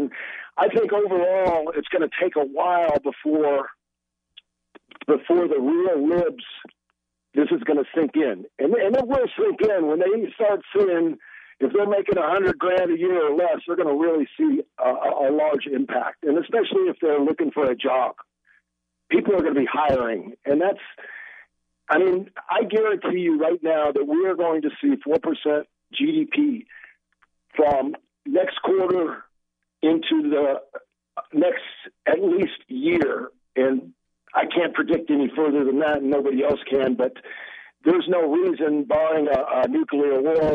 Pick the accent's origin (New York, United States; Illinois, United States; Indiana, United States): Indiana, United States; Gary; I came from Gary, Indiana, from a broken home when I was 13, lived on my own when I was 16, got busted with food stamps in fifth grade at Egypt Lake Elementary School.